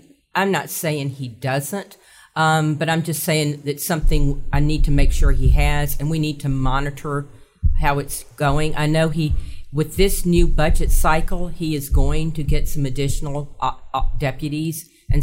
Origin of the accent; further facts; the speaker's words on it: Alabama, United States; accent: Southern; which is interesting because I grew up in Alabama. And yeah. I remember when I first moved here, I thought the people talked a little too southernly. And now, of course, right. I don't notice it, which is amusing because I know I have a southern accent.